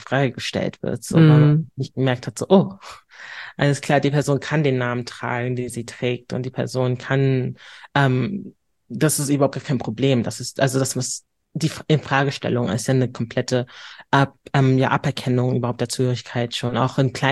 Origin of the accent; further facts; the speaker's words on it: Hamburg, Germany; Ich bin Hamburgerin durch und durch